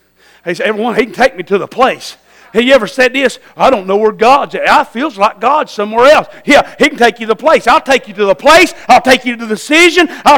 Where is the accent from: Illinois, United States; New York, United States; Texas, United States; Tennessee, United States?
Tennessee, United States; I'm a boy from Tennessee.